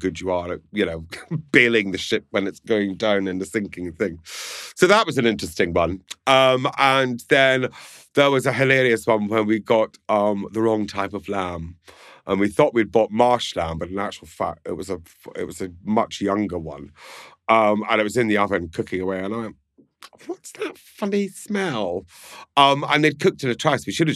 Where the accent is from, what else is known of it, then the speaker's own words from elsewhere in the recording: Scotland, United Kingdom; Well, I'm Scottish, so I'm just going to say yes.